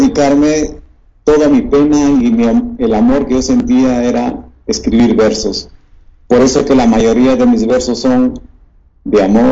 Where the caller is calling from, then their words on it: Lima, Peru; Gracias, muchas gracias. Muy buenas noches desde Lima